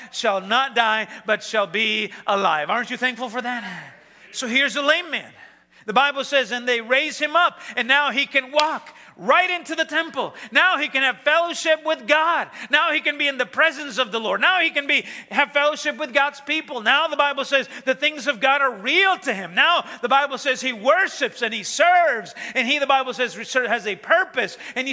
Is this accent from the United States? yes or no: no; El Salvador; I was in my home country. I was in El Salvador 2 weeks ago.